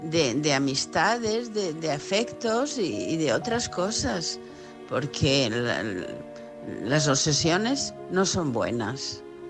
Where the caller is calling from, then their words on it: Palma de Mallorca, Balearic Islands, Spain; de Palma de Mallorca.